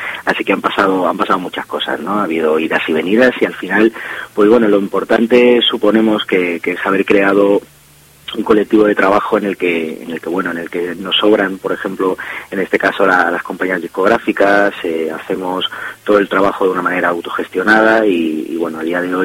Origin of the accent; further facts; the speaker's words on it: Spain; sí, somos españoles.